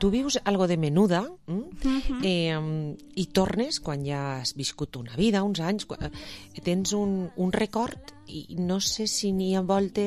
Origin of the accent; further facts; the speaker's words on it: Alcossebre, Valencian Community, Spain; jo sóc de la Playa Las Fuentes